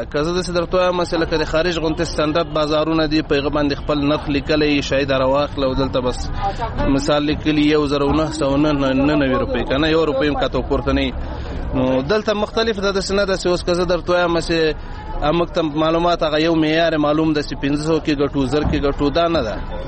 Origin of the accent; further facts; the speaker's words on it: Logar, Afghanistan; زه د لوګر ولایت اوسیدونکی یم.